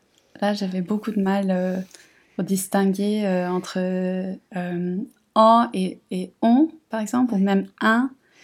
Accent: Sydney, New South Wales, Australia; moved away as an adult; now in France; J'ai grandi à Sydney, en Australie, et j'habite près de Paris depuis à peu près 2 ans.

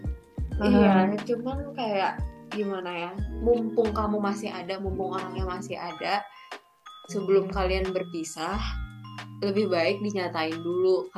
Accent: Tangerang, Banten, Indonesia; now in Bandung, Indonesia; kita anak rantau ya Jok, kayak aku dari Tangerang

